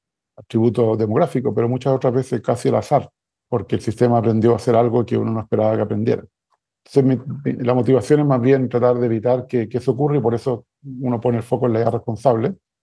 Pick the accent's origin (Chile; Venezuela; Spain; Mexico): Chile; born there; generalmente yo vivo en Silicon Valley, en Palo Alto, en California, pero también tengo presencia en Barcelona y en Chile, que es mi país natal